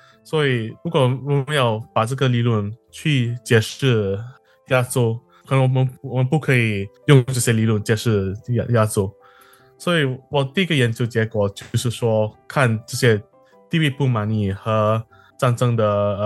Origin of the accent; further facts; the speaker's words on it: Singapore; now in United States; 我是来自新加坡，新加坡来的。